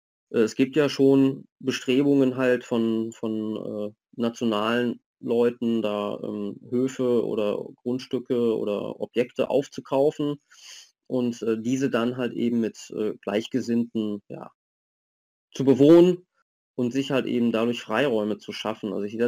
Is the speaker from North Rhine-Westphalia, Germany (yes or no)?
yes; North Rhine-Westphalia, Germany; wir kommen aus dem Rhein-Sieg-Kreis